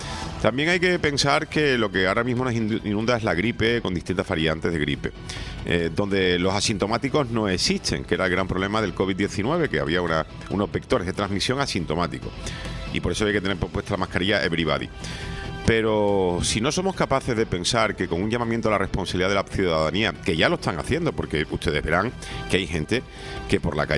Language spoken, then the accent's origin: Spanish; Spain; Pues así somos los españoles.